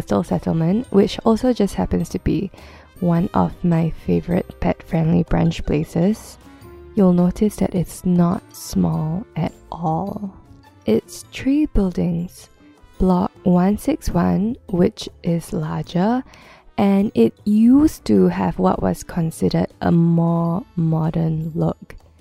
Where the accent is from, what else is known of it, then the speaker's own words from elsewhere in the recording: Singapore; growing up in Singapore